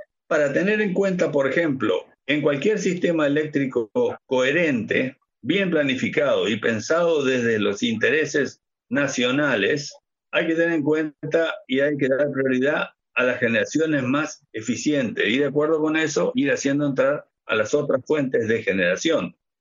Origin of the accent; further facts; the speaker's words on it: Argentina; Fíjese que en mi país, en Argentina